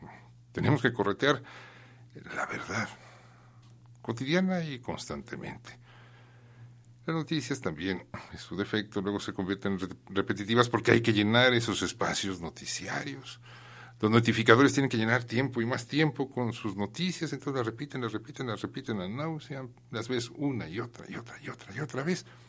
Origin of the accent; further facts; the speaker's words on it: Mexico; un modo de ser que todavía tiene incidencia en nuestra alma como mexicanos